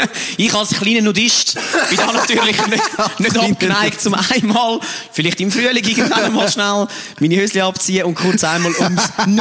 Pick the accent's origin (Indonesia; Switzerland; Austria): Switzerland; Schliesslich sind wir Schweizer ja gut im Handball.